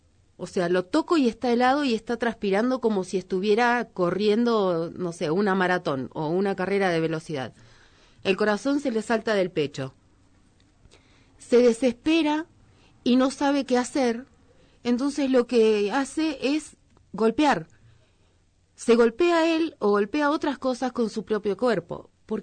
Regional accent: Bariloche, Río Negro, Argentina; Yo me crié en Bariloche esperando la fiesta de la nieve, el cumpleaños de Bariloche

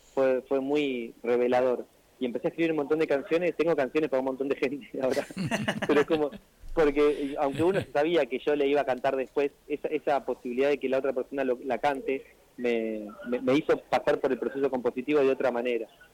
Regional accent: Buenos Aires, Argentina; yo soy porteño, vivo en Buenos Aires, pero hace 5 o 6 años que vivo ahí en las sierras

